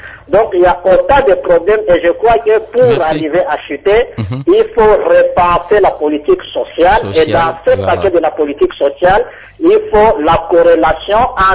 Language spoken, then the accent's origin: French; DR Congo; Et chez nous, en République démocratique du Congo, il y a même un accès, l'article 47 de la Constitution qui parle de l'accès à une santé décente.